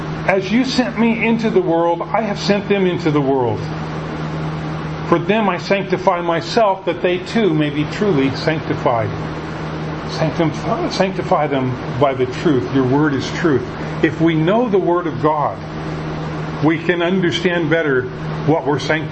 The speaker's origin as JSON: {"language": "English", "town": "Tacoma", "region": "Washington", "country": "United States", "tie": "born or raised there", "said": "Again, I grew up in Tacoma. My church, Temple Baptist Church, was an off-split of First Baptist Church."}